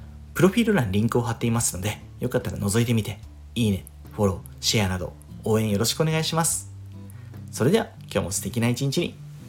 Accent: Fukuoka, Japan; まあ、僕の地元福岡の

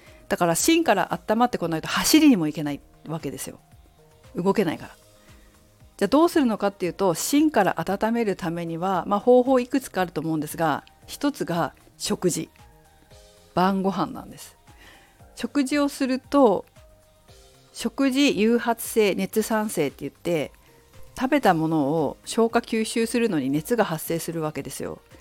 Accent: Fukushima, Japan; 私が福島県福島市東北出身だっていうことと

